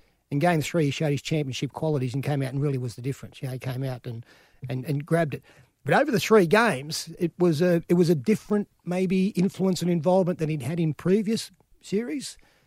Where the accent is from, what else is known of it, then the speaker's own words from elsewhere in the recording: Toowoomba, Queensland, Australia; born there; Oh, mate, I was born in Toowoomba, you know.